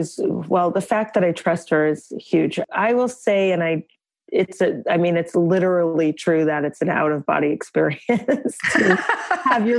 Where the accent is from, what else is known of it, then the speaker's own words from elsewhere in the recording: New York, United States; I'm a New Yorker, so I don't have a car.